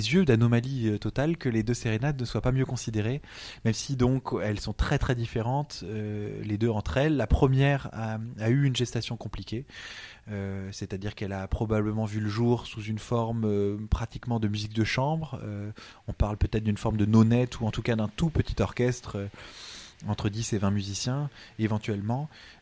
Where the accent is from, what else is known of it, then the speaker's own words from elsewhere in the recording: Montreuil, Île-de-France, France; dans ma ville natale de Montreuil